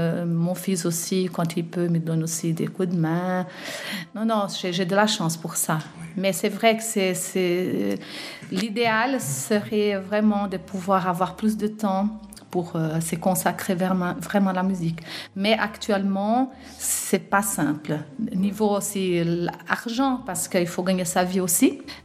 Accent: Brazil; now in Switzerland; Aujourd'hui, je suis Suissesse. J'habite plus longtemps ici que j'en ai habité au Brésil. Et puis, je ne renie pas mes racines parce que je suis une Brésilienne, vraie.

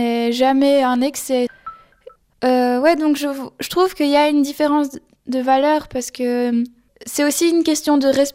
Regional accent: Morocco; now in France; comme j'ai grandi au Maroc, c'est un pays bah, déjà musulman.

